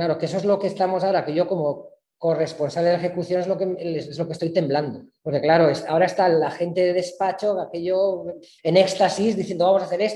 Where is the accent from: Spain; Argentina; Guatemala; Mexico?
Spain; Villarreal, Valencian Community; como te decía antes, en Villarreal, soy de Villarreal, lo sabes, sí, ¿vale?